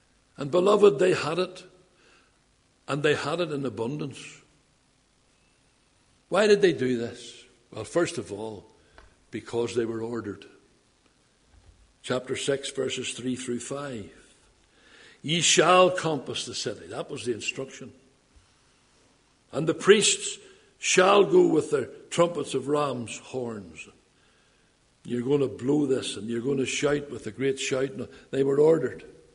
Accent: Belfast, Northern Ireland, United Kingdom; I was brought up in Tigers Bay. We have our own language over there. It's like a foreign language when you hear it.

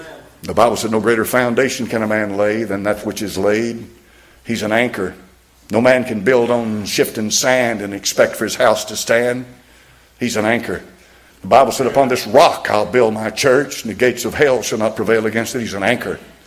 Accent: United States; I'm a native, a born American citizen. I was born right here in the General Hospital, 1946. Been in this country all my life.

